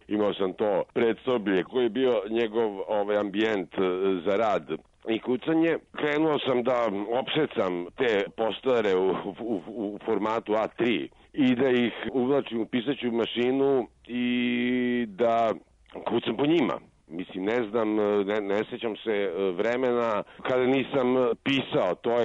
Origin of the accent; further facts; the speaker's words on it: Belgrade, Serbia; Ja sam rođen u Rakovičkom tom bazenu na Miljakovcu, Smiljakovca sam, ludak Smiljakovca, skejter Smiljakovca.